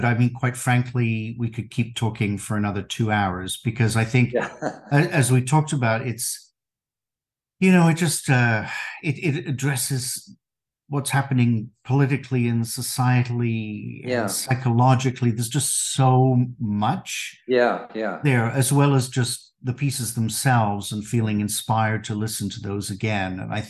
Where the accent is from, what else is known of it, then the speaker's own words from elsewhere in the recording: London, United Kingdom; I actually grew up in England. My accent has faded a lot. I grew up in London.